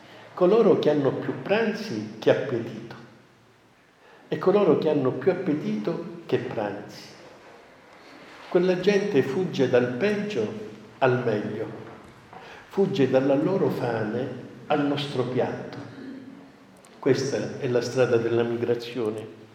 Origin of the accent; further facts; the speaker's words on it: Messina, Sicily, Italy; io sono di Messina, originario di Messina